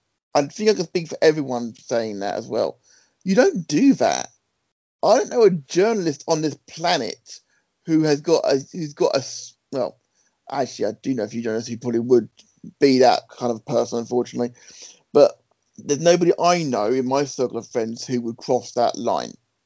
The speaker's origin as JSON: {"language": "English", "region": "England", "country": "United Kingdom", "said": "I'm English."}